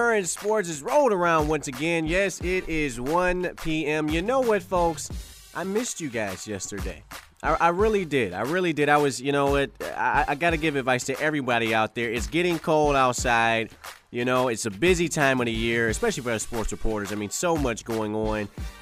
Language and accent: English; Detroit, Michigan, United States; You know, I'm from Detroit.